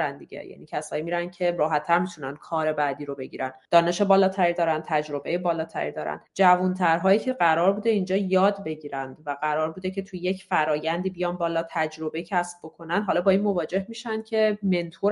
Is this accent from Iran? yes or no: yes; Iran; born or raised there; moved away as an adult; now in Europe